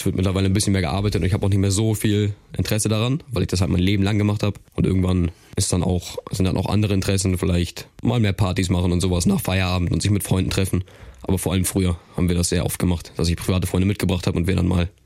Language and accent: German; Hamburg, Germany; born there; ich bin ja in Hamburg geboren auch, wie meine Geschwister auch, und wir sind fest zur Schule gegangen unser Leben lang.